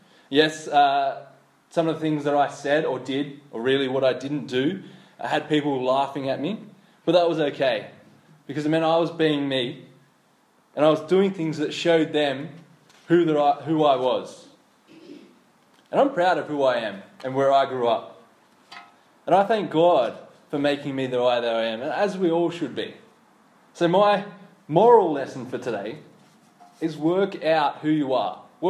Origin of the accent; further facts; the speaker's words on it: Penrith, New South Wales, Australia; Now, I grew up in Penrith. We spell that with two F's.